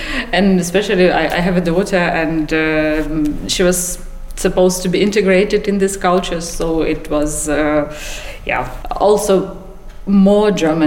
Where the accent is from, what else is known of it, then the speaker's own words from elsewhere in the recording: Kharkiv, Kharkiv Oblast, Ukraine; English is a second language; Yeah, it changed a lot because I'm originally from Kharkiv.